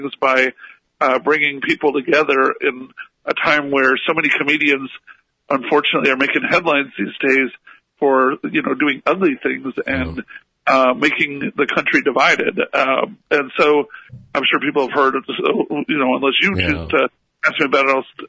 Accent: Little Rock, Arkansas, United States; basically I am a lifelong Catholic and always was. I grew up in Little Rock, Arkansas

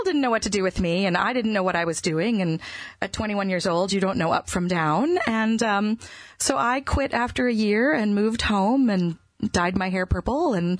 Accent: Minnesota, United States; they were both the choir director and organist at the church that I grew up in Minnesota.

